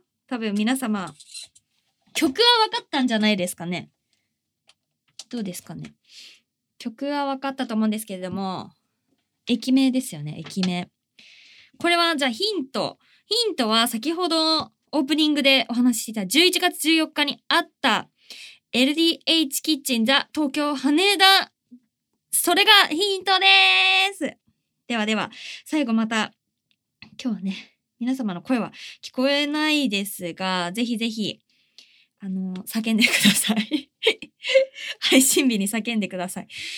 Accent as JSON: {"language": "Japanese", "town": "Urawa", "region": "Saitama", "country": "Japan", "tie": "born or raised there", "said": "で、5月が浦和駅、私の地元。"}